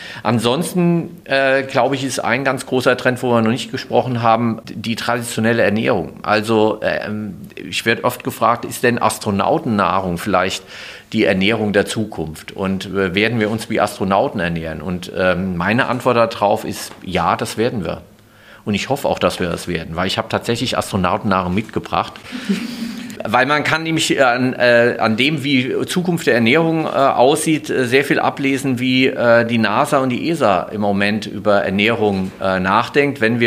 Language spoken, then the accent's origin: German; Hesse, Germany; Ich komme aus Hessen.